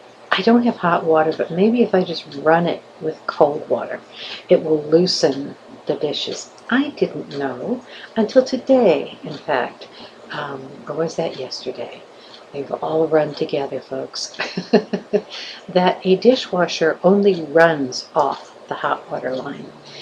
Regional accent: Midwest, United States; now in Wilmington, United States; I grew up in the Midwest, where we knew from snow. I grew up learning how to drive on ice and snow.

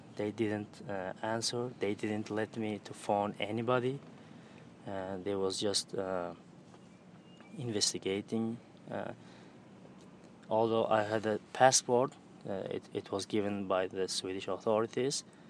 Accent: Uzbekistan; now in Stockholm, Sweden; I come from Uzbekistan.

